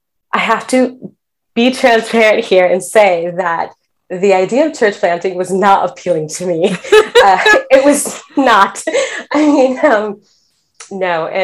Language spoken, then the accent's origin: English; New York City, New York, United States; But yes, I was born and raised in New York.